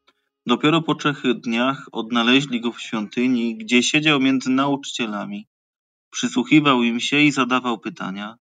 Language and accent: Polish; Kalisz, Greater Poland Voivodeship, Poland; mówię, że jestem z Kalisza